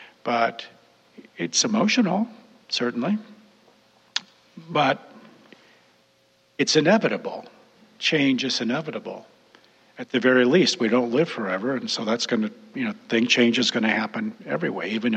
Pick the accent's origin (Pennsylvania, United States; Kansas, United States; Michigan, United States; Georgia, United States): Michigan, United States; Detroit; I was raised in Detroit in an Italian-American family. I was raised in the white world, and I was raised with the concept of racialization.